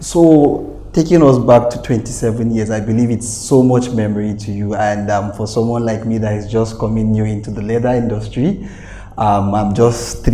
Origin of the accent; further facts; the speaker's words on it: Kaduna, Kaduna State, Nigeria; I am from the northern part of the country. I came from Kaduna.